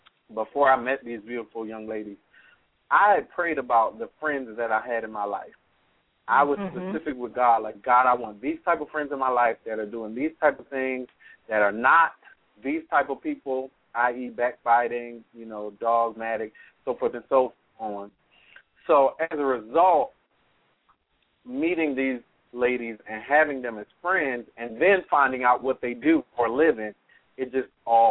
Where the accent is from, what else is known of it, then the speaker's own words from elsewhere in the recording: Philadelphia, Pennsylvania, United States; Because I'm from North Philly. I'm from one of the roughest neighborhoods in North Philly. I went to the worst high school in North Philly, and I made it out.